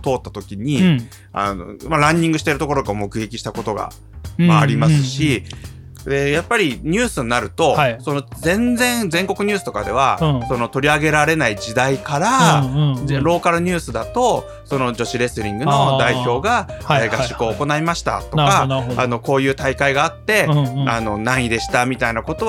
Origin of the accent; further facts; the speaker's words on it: Tokamachi, Niigata, Japan; あの私の出身地であるところの十日町にあって